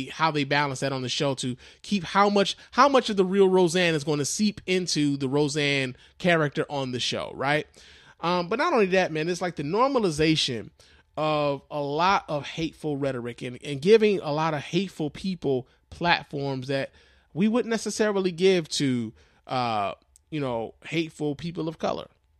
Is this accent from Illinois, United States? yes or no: yes; Illinois, United States; You know, their show is based in like Illinois, which is my home state. That's where I was born.